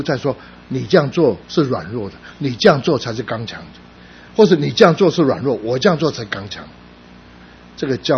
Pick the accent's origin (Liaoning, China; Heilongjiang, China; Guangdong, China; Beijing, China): Guangdong, China; now in United States; 像我们广东人什么都吃的，可以吃的我们大概都吃的